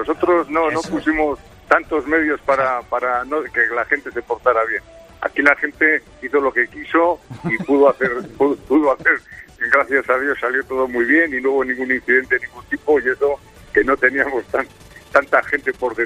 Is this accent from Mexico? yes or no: no; Bilbao, Basque Country, Spain; nosotros somos de Bilbao, ya sabes cómo se dicen esas cosas, ¿no?